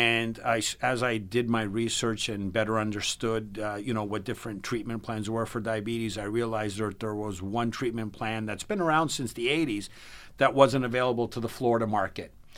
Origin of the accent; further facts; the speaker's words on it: Canada; So I'm originally Canadian, and I grew up in a socialized medical country where the government kind of dictates your health care.